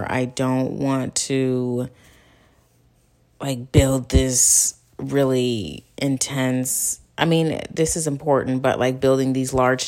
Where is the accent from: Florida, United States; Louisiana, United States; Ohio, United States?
Ohio, United States; Cleveland; I'm 22. I am from Cleveland, Ohio. I'm from a suburb in Cleveland, Ohio. Black girl, loud and proud.